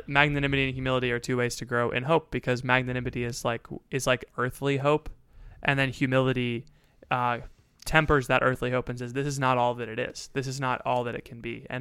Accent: United States; I wore jeans. I'm an American. I wish I spoke German.

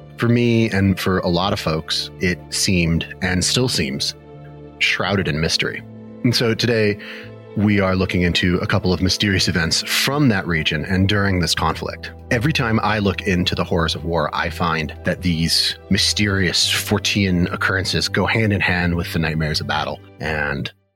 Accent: United States; at least as an American.

